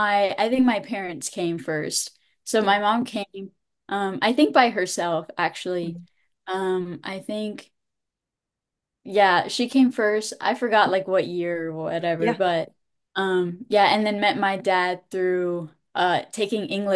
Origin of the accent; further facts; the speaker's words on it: Wilmington, North Carolina, United States; I'm from Wilmington, North Carolina. I'm a junior at UNC Chapel Hill, but I've grown up at Wilmington, my whole life.